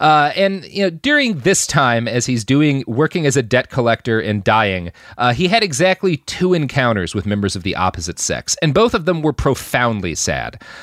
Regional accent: the South, United States; I come from the South. I can't not shoot somebody.

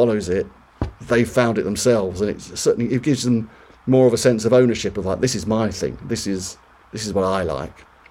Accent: England, United Kingdom; Well, this is the thing about this is one of the shames about being English, is in the post-Brexit world, it's just a little bit more tricky to travel.

